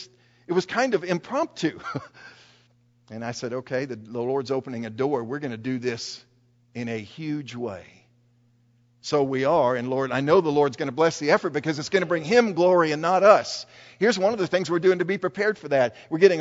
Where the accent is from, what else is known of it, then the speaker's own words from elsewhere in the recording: St. Louis, Missouri, United States; I grew up in St. Louis